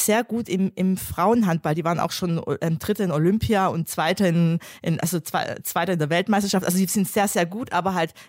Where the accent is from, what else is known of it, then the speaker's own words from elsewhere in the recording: Neustadt, Germany; in Neustadt und dort habe ich auch meine ersten Fußballerfahrungen gemacht